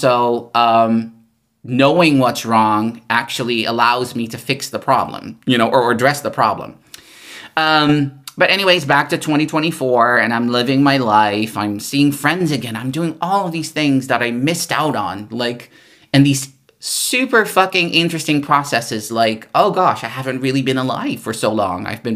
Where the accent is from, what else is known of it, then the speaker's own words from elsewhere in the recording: Netherlands; first language Dutch; English is a second language; It's also easier to write in my native tongue. It's also, from a cultural aspect, different as a Dutchie.